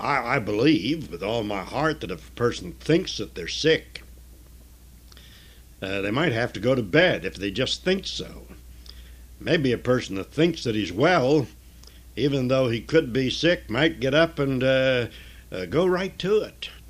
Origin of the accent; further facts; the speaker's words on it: United States; it so happens that I'm an American. This country is my country.